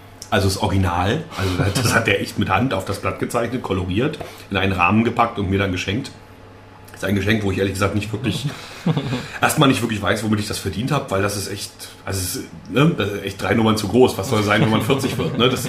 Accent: Mecklenburg-Vorpommern, Germany; Das ist ja nur 5 Kilometer von da weg, wo ich aufgewachsen bin.

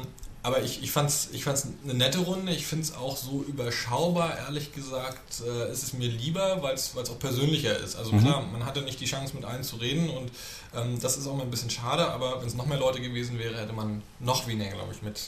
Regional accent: Northern Germany, Germany; als Norddeutscher ist man ja schon so ein bisschen vorgeprägt.

